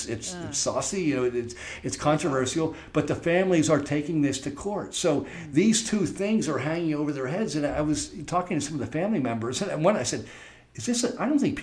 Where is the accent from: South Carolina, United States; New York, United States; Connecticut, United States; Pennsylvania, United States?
Pennsylvania, United States; Pittsburgh; I grew up in Pittsburgh and lived in Pittsburgh, and it was close.